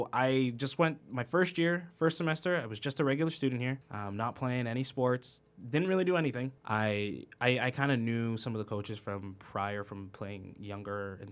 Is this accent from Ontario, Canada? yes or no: yes; Cambridge, Ontario, Canada; So I'd say I'm from Cambridge. So yeah, I'm proud to rep it.